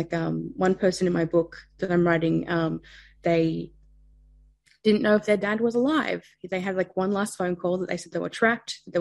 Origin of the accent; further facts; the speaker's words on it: Batemans Bay, New South Wales, Australia; I headed back to my hometown of Batemans Bay on the New South Wales south coast.